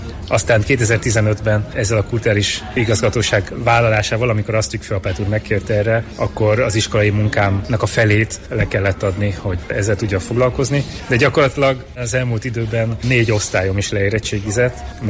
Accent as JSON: {"language": "Hungarian", "town": "Szombathely", "region": "Vas", "country": "Hungary", "tie": "born or raised there", "said": "Én Szombathelyen külvárosában, Herényben nőttem fel, és egyrészt ugye ez a Ratkó korszak unokáiknak a kora, vagy pont a vége. Ez a 80-as évek elején születettek"}